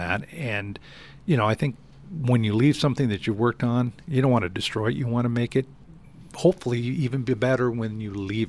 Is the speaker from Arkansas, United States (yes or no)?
no; California, United States; I grew up in Southern California.